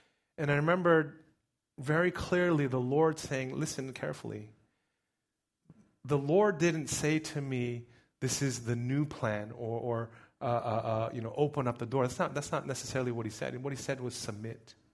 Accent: United States; That's so American, right? I'm American, right?

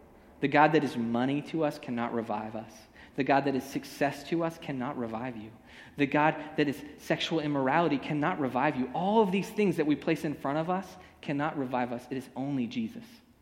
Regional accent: Los Angeles, California, United States; the neighborhood in Gardena where I grew up in Los Angeles.

